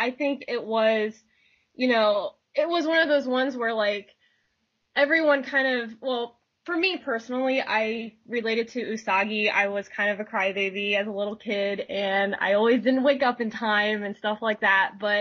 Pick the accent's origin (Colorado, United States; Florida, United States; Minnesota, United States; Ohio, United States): Ohio, United States; Well, I am from Ohio.